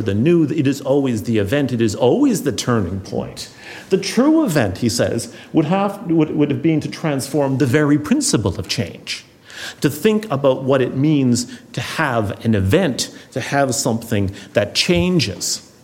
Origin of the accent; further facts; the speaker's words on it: Ireland; And as an Irish person standing up there, and you're conscious of Libeskind, you're conscious of Libeskind's Dublin building